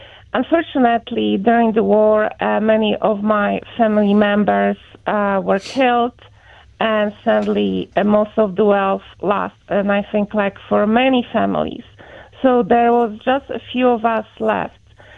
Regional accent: Poland; now in United States; Originally, I'm from Poland, and I have lived in the States for over 20 years.

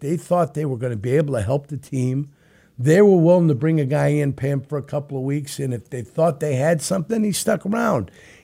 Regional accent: Calumet City, Illinois, United States; my hometown is Calumet City.

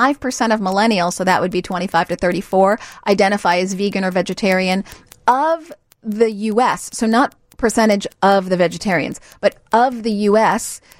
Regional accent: Chicago, Illinois, United States; Oh, hey, I'm born and raised in Chicago. This is Chicago's not farmland, but I'm in the Midwest.

